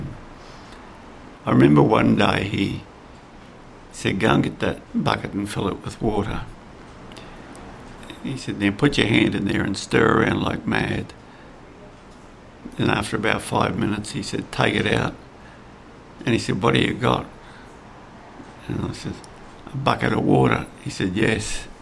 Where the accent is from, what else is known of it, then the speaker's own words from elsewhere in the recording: Mitchell, Queensland, Australia; born there; I was born on the 8th of May 1960 in Mitchell, 2 hours north of the New South Wales border. I was born in the Mitchell Hospital.